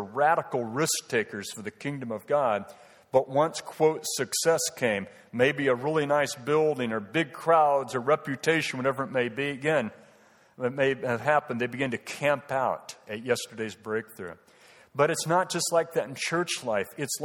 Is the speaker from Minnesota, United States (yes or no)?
no; San Diego, California, United States; I grew up in San Diego, and my mother's father, he was from Italy.